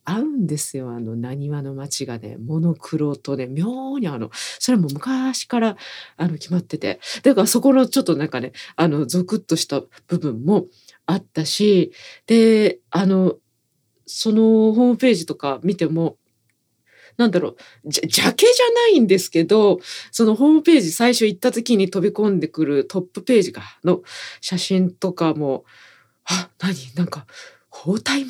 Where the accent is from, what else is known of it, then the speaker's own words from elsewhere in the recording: Osaka, Japan; 鶴橋の駅なんてそれこそまあ私はチャリで全然行けるぐらいなエリアで生まれ育った人間なので